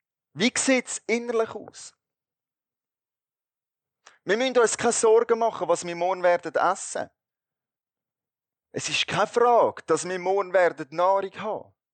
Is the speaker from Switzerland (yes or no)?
yes; Switzerland; sind wir Schweizer ziemlich zuoberst auf der Liste